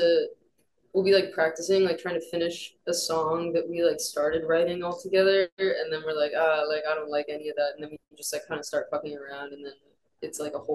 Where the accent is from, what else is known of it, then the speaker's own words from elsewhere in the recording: Sarasota, Florida, United States; now in Boston, United States; I'm from Florida, like Sarasota, Florida. There's like a bit of a scene, but not really in the way that like there is for Boston.